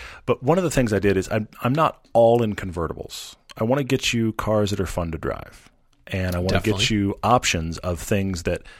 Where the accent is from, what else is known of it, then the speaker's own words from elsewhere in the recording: Texas, United States; And I'm not in Texas. I am from Texas, and I wish I'd had a sunshade.